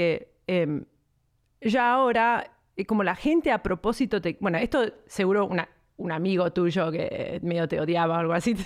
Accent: California, United States; Saco eso porque también me crié acá en California.

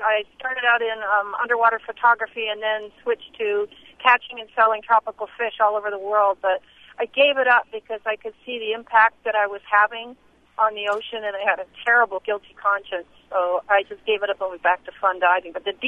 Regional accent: Hawaii, United States; Aloha. I'm from Hawaii.

